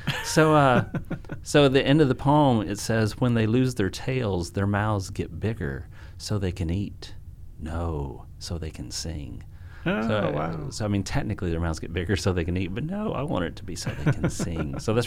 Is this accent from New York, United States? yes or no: no; Arkansas, United States; I was born and raised in Arkansas, and this happened in Arkansas, and I was the first Arkansas poet that they had ever published.